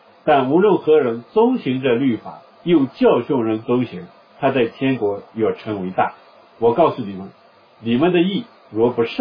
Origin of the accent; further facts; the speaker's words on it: China; 盐这个东西我们中国人世界人都知道